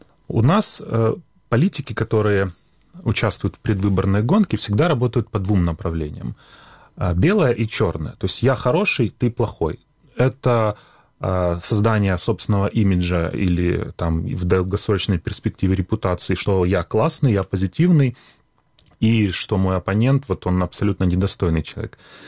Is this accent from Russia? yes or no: no; Sevastopol, Crimea, Ukraine; я просто думаю на русском языке. Угу. Поэтому, так как я крымчанин и севастополец, то я, в принципе, даже в школе у нас не было такого предмета, как украинский язык. Да, я абсолютно хорошо его понимаю